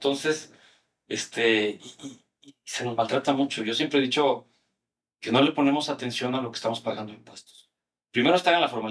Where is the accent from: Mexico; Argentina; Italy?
Mexico; born there; aquí soy, aquí nací.